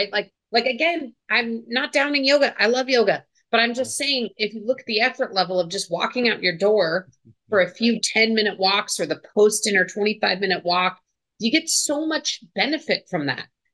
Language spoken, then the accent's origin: English; Colorado, United States; I grew up in Colorado where it snows